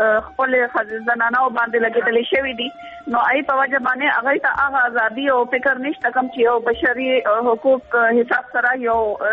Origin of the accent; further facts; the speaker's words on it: Dir, Khyber Pakhtunkhwa, Pakistan; زه خپله چونکې د دیر نه یم